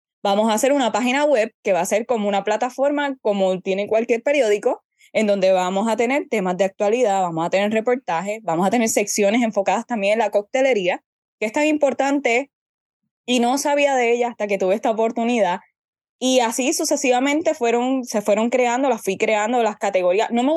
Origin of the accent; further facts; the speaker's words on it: Puerto Rico; Soy la única puertorriqueña que se ha ganado esa beca como estudiante.